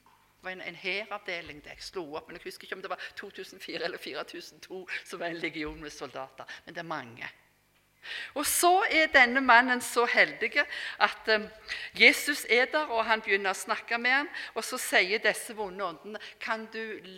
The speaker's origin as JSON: {"language": "Norwegian", "town": "Rennesøy", "region": "Rogaland", "country": "Norway", "tie": "born or raised there", "said": "Men jeg husker når jeg gikk på yngre, så det heter hjemme på Rennesøy"}